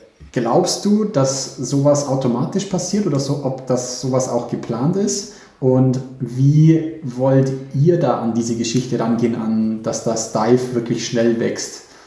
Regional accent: Bavaria, Germany; Als Bayer tue ich mich schwerer anscheinend.

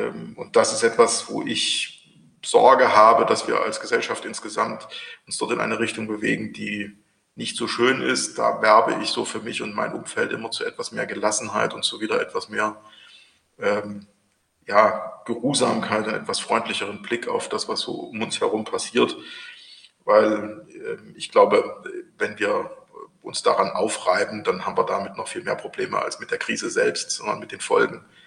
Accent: East Germany, Germany; muss ich mich jetzt nochmal outen, vielleicht auch als Ossi.

